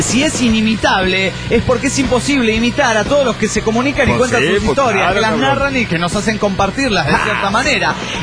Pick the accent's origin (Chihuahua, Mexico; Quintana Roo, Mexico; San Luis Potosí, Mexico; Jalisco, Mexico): Quintana Roo, Mexico; Chetumal; de Chetumal, Quintana Roo.